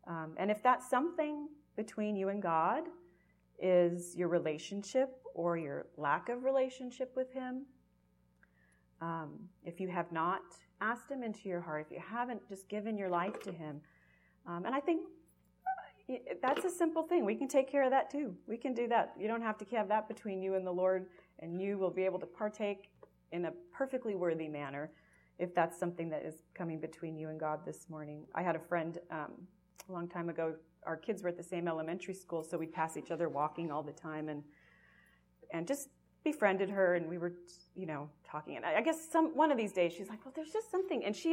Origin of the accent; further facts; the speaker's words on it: Albuquerque, New Mexico, United States; We're from Albuquerque. I just met another Albuquerque friend this morning.